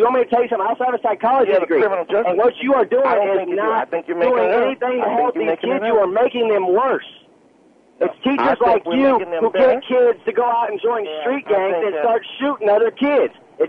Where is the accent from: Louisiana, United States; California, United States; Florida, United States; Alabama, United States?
California, United States; I'm from California, by the way, and I'll tell you right now.